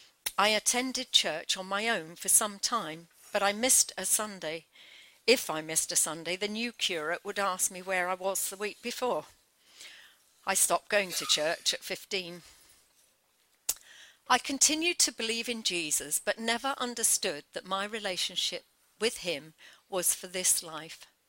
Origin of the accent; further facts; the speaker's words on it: Beckenham, South East England, United Kingdom; born there; So I was born in Beckenham in Kent in 1954 into a lovely family unit.